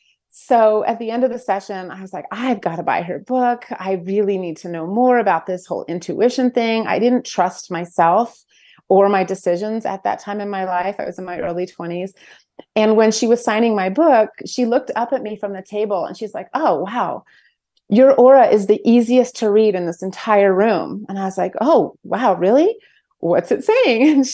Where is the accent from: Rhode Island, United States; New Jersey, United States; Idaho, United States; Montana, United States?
Idaho, United States; So even though I left, and honestly, I was a little afraid to tell people I was from Idaho, because no one understood how beautiful and amazing the state is.